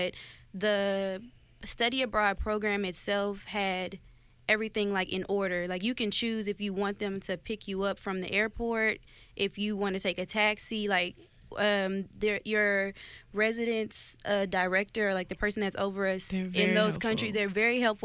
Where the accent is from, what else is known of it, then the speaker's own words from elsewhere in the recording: Texas, United States; I'm from Texas, so you learn that people speak Spanish differently, you know, in other parts of the world.